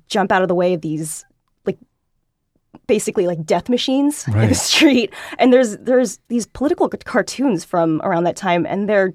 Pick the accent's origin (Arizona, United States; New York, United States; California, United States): California, United States; Los Angeles; I am from Southern California. I moved here from LA.